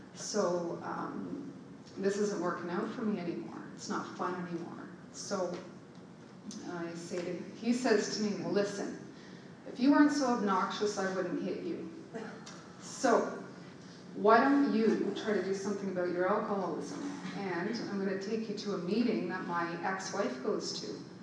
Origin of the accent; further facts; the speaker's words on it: Ottawa, Ontario, Canada; born there; I was born in Ottawa into a family that adopted me.